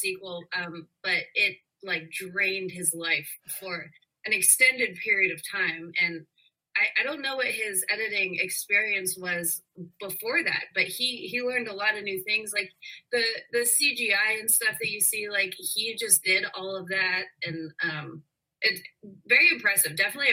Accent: Toronto, Ontario, Canada; I'm from Toronto

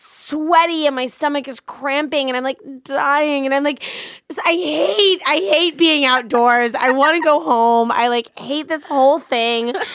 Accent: Washington, District of Columbia, United States; I grew up in Washington, D.C.

